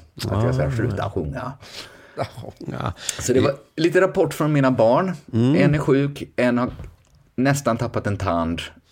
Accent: Västra Götaland County, Sweden; accent: Västgötska; Så jag kommer ju kanske ha det lilla, få den liksom lilla roligheten då att mina barn pratar stockholm. Jag tycker inte de pratar någon dialekt egentligen. Men jag är rätt säker på att de inte kommer prata västgötska.

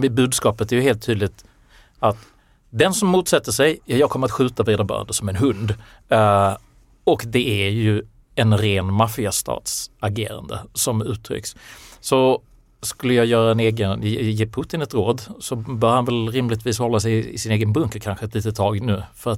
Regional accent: Skåne, Sweden; nu när vi är skåningar här i studion

